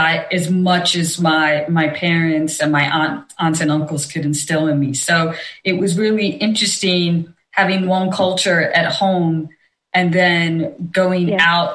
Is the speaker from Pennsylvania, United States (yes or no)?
yes; Pennsylvania, United States; we were literally the first South Asian family in our town.